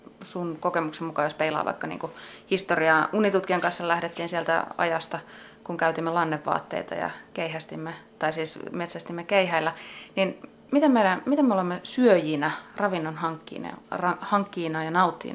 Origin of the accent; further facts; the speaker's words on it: North Karelia, Finland; Mä oon kotoisin Pohjois-Karjalasta ja mä olen syntynyt ja kasvanut kulttuurissa, missä on aina eletty syödäksemme.